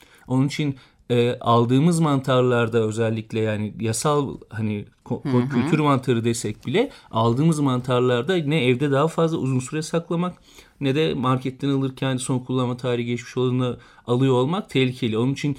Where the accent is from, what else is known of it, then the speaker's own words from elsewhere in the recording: Denizli, Turkey; Mesela ben Denizliliyim.